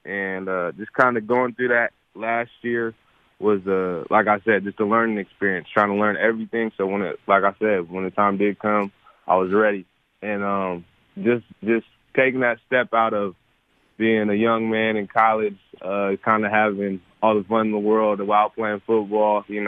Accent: Washington, United States; like I said, I'm from Washington

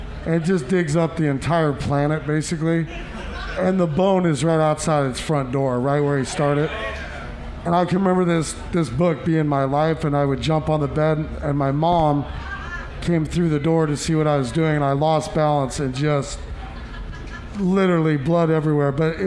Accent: Des Moines, Iowa, United States; it's my home state. I believe, you know, it's where I'm from.

